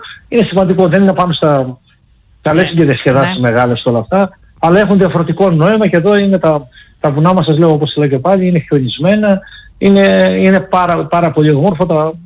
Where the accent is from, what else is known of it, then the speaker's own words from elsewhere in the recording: Parkani, Greece; έχουμε γιορτή τσιγαρίδα στο Παρκάνι, το χωριό μου